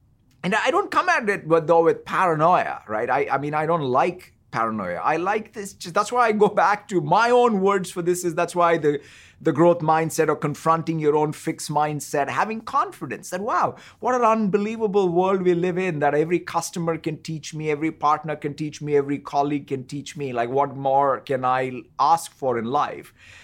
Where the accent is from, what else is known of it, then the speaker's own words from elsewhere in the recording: Hyderabad, Telangana, India; And so I grew up in Hyderabad where obviously Urdu poetry was in the air.